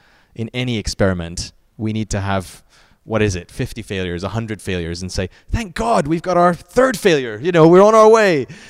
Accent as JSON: {"language": "English", "town": "Guelph", "region": "Ontario", "country": "Canada", "also_born_or_lived": "United Kingdom", "said": "I'm originally from Guelph, Ontario, but I've been in the UK for 14 years and I've just come back"}